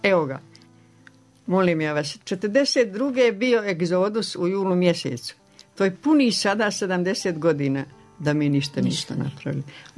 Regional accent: Šumadija, Serbia; je samo bilo u tom mjestu gdje sam ja rođena. Oni su porijeklom Ličani, došli iz Like davno, kad je progon bio od Turaka. A druge porodice, dve su isto Batajića bile, baš u samoj gradni kod Topole.

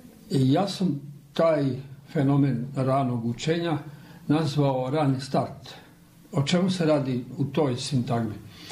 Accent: Bosnia & Herzegovina; onda smo ovdje na Balkanu, a posebno kod nas u Bosni, naslijedili jedan stereotip

